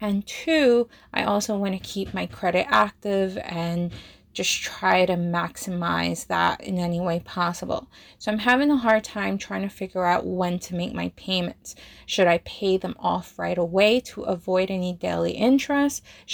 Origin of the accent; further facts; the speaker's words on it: Plainfield, New Jersey, United States; I'm from Plainfield, New Jersey.